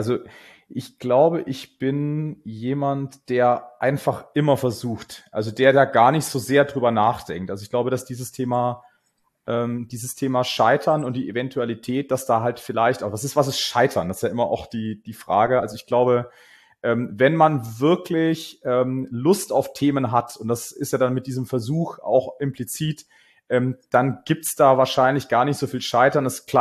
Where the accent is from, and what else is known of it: Karlsruhe, Baden-Württemberg, Germany; born there; now in Munich, Germany